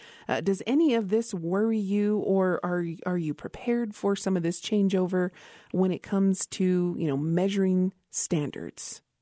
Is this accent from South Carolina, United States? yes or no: no; Isleta Pueblo, New Mexico, United States; from Isleta Pueblo, and thank you for joining us.